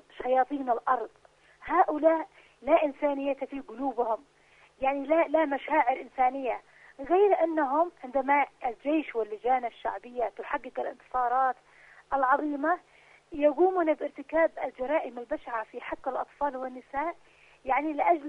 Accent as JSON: {"language": "Arabic", "country": "Yemen", "said": "ومع ذلك نحن كشعب يمني تزداد علينا المحنة"}